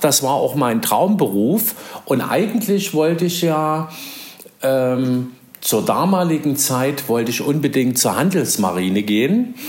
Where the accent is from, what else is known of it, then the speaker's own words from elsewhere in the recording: Dresden, Saxony, Germany; moved away as an adult; now in Berlin, Germany; wie ihr es sicherlich alle schon mitgekriegt habt an meinem Dialekt, ich komme aus Sachsen, ganz genau vor 60 Jahren in Dresden geboren und bin 1988 nach Berlin gekommen und habe da meine jetzige Familie gegründet.